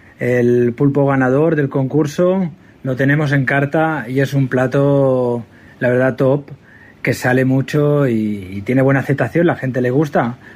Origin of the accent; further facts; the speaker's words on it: Catalonia, Spain; Y yo vengo de Cataluña, de una estación de esquí, donde trabajábamos por temporada.